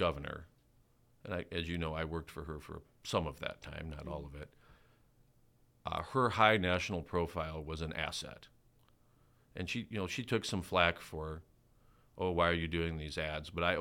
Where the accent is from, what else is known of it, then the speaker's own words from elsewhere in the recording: Armour, South Dakota, United States; I grew up in Armour. I was born in Douglas County Memorial Hospital, which at one time was the smallest hospital in the state.